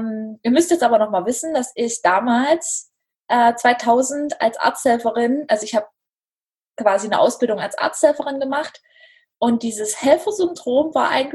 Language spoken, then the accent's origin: German; Dessau, Saxony-Anhalt, Germany; ich komme aus Dessau und ich lebe hier mit meiner kleinen Familie